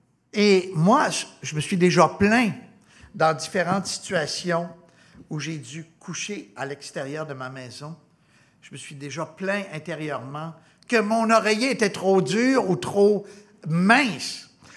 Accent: Gatineau, Quebec, Canada; now in Montreal, Canada; moi, j'ai grandi à Gatineau, dans le même quartier, en fait, que mon ami Vincent, ici.

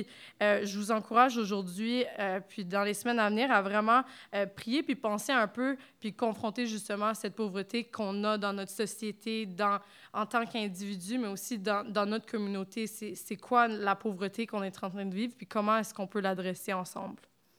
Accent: Canada; On est des Canadiens puis on veut faire X, Y, Z comme au Canada.

